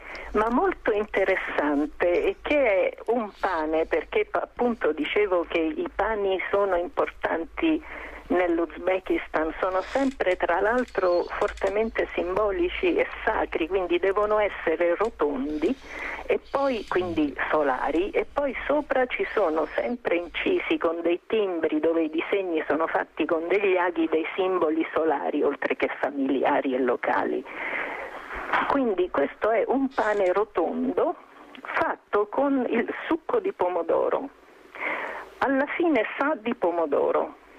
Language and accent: Italian; Vicalvi, Lazio, Italy; Si chiama Bicalbi, è un paese grande come uno sputo e sta appunto all'incrocio fra 3 regioni, sta nel Basso Lazio, ma era Regno di Napoli, ed è vicino all'Abruzzo a 2 chilometri.